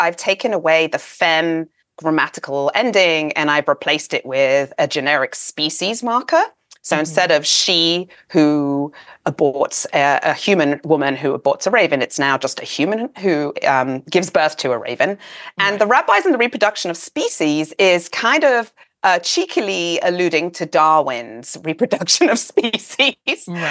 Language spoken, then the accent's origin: English; London, United Kingdom; I grew up with it in Northwest London.